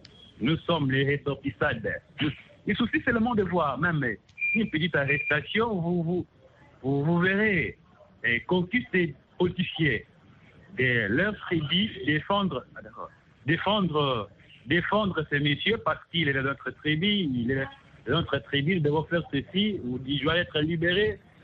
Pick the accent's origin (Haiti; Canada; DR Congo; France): DR Congo; Mais ici, chez nous en RDC, c'est vraiment compliqué.